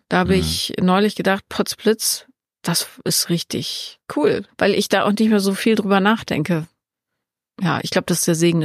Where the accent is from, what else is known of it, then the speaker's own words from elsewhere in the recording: Bonn, North Rhine-Westphalia, Germany; Ich bin ja in Bonn aufgewachsen